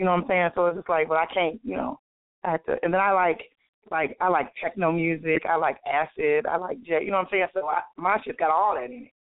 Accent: Chicago, Illinois, United States; I mean, I can, but I'm from Chicago, so I'm well-rounded.

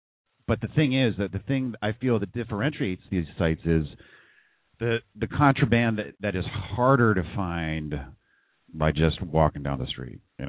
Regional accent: California, United States; I lived here in California. I grew up in California, lived here my whole life.

